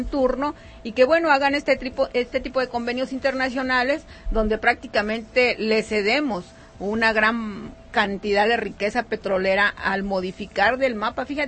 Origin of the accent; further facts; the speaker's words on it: Mexico; y de ahí la importancia que como mexicanos, bueno, retomemos, nos informemos, nos organicemos